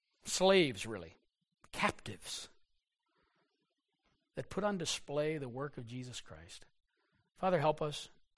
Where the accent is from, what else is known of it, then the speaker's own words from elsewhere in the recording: Mizpeh, New Brunswick, Canada; I'm from Mizpeh, New Brunswick. Who knows where Mizpeh, New Brunswick is? You've never been there.